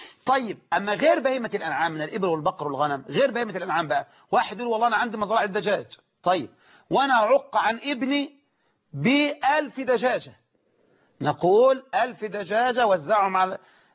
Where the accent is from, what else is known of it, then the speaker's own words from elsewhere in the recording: Egypt; في بلدنا مصر